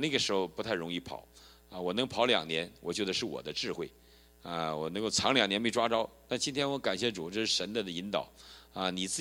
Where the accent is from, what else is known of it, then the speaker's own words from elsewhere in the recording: Heilongjiang, China; 因为我在黑龙江逃，那就是黑龙江的警察，我是黑龙江人